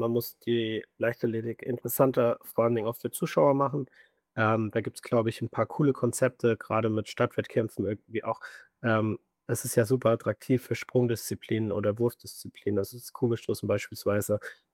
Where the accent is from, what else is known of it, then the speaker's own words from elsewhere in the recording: Kassel, Hesse, Germany; also ich komme ursprünglich aus Kassel